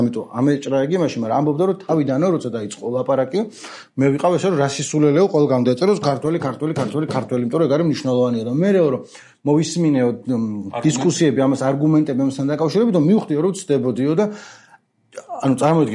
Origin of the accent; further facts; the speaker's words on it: Kakheti, Georgia; ა თუში ვარ მე